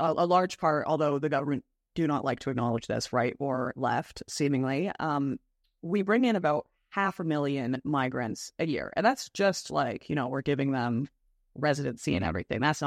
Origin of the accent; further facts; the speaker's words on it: Surrey, British Columbia, Canada; I grew up in Canada. I did a recent video talking about growing up in Surrey, BC, which is a very high immigration area.